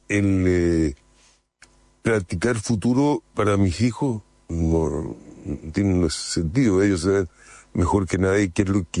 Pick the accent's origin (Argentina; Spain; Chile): Chile; Yo vengo de Chile